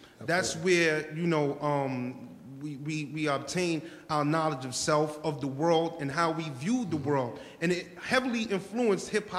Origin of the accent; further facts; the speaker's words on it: Bronx, New York, United States; I was born and raised in the Bronx. I'm 35, so I grew up.